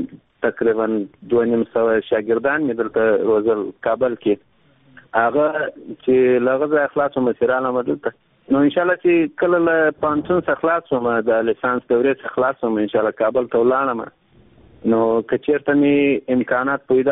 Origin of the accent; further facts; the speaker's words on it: Afghanistan; زه یو افغان یم